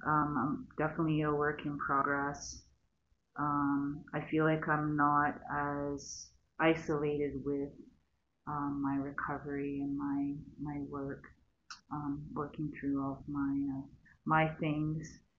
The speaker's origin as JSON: {"language": "English", "country": "Canada", "said": "I'm from Canada. I've traveled to a couple of companions, and we live just south, I guess, near Kitchener, near Toronto"}